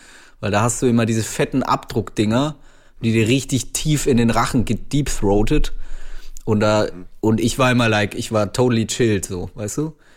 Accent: Cologne, North Rhine-Westphalia, Germany; Ja, wir sind Kölner.

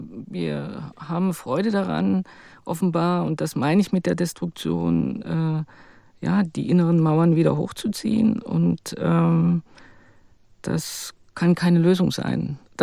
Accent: East Germany, Germany; Also warum stehen wir als Ostdeutsche nicht da mit absolutem Rückgrat

